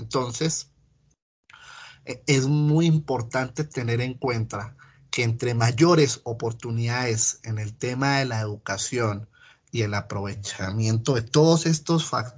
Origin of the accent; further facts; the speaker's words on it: Colombia; todos estos temas que nos han venido aquejando como colombianos.